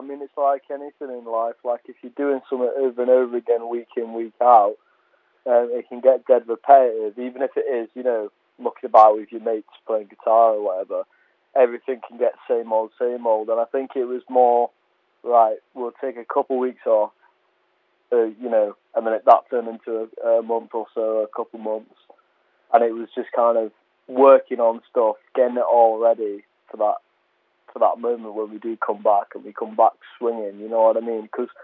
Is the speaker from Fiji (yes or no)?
no; Lincoln, East Midlands, United Kingdom; we're all from Lincoln, all originated here and that.